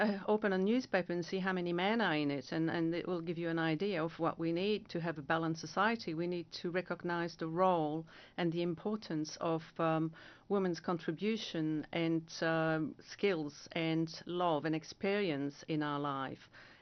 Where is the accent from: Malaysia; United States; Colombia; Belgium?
Belgium; now in Australia; I come from Belgium and I have been living in Australia since the early 80s. But there's always a little part of me which is Belgian. And there is a part of me which is Australian, who has become Australian.